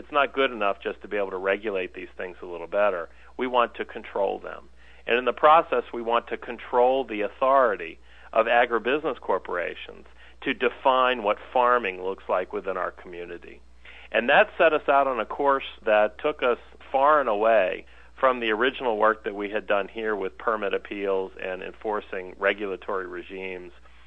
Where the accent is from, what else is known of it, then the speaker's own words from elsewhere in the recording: Alabama, United States; born there; We have an old joke in Pennsylvania, and I was born in Alabama, so I can tell it.